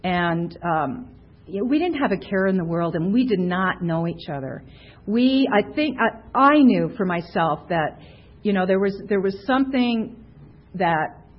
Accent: Canada; now in United States; And he's from Scotland, I'm Canadian, and, you know, we ended up in Tucson, of all places.

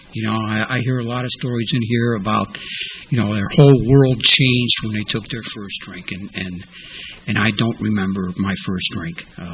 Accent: Chicago, Illinois, United States; So I was born in Chicago. Go Bears, okay. Sometime before the middle of the last century.

